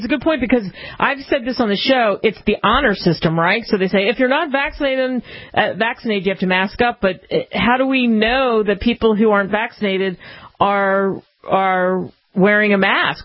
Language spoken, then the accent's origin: English; East Coast, United States; What did I know? I came from the East Coast, and I had no idea.